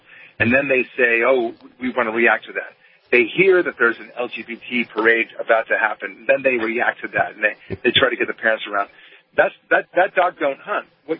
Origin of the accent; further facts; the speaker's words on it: Israel; now in United States; I'm from Israel originally, and, you know, I'm fully American. You can hear I don't really have an accent.